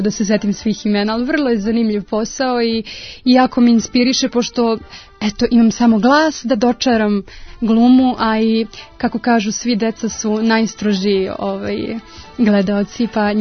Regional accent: Gornji Milanovac, Šumadija and Western Serbia, Serbia; ja potičem iz Šumadije, iz Gornjeg Milanovca, iz rudničko-takovskog kraja, tako sam odrastala uz pesmu, muziku.

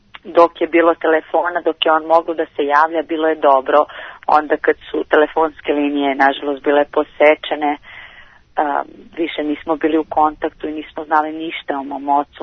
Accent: Kosovo; born there; A rođena sam na Kosovu.

